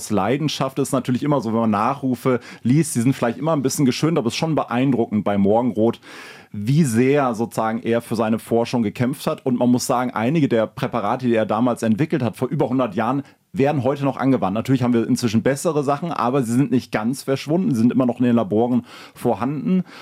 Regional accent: Berlin, Germany; Für mich als Berliner und interessiert an der Berliner Stadtgeschichte

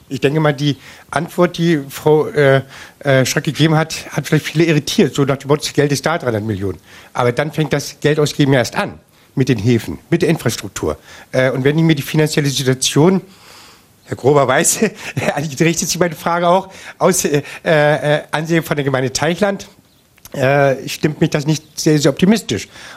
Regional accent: Peitz, Brandenburg, Germany; Ich bin aus Peitz und interessierter Bürger.

